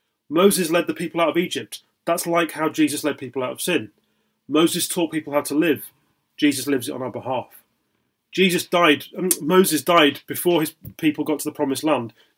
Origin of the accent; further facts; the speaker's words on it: Blackpool, North West England, United Kingdom; born there; I'm from an unfashionable northern town. That might be my only similarity to him. I was born in Blackpool. A lot of my family are from around that area.